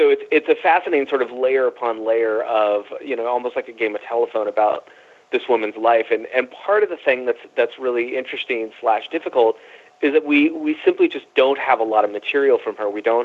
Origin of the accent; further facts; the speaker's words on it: California, United States; So I grew up near the Winchester Mystery House, which I always loved as a kid